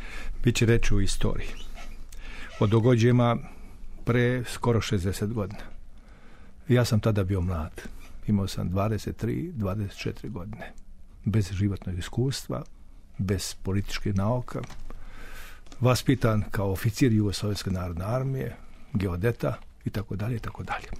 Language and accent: Serbian; Belgrade, Serbia; Jedan moj prijatelj ovdje, Beograđanin stari, ja sam stari Beograđanin